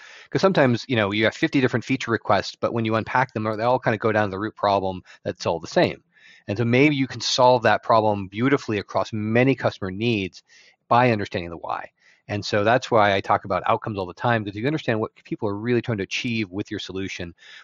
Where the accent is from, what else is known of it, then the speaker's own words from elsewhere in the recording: New Jersey, United States; now in Oregon, United States; Grew up on the East Coast in New Jersey.